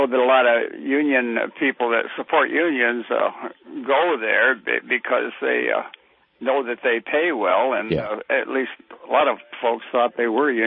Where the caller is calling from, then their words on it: Michigan, United States; Wademan, Michigan.